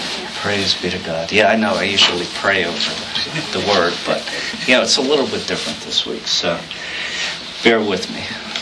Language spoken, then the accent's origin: English; Blooming Grove, New York, United States; I grew up in Blooming Grove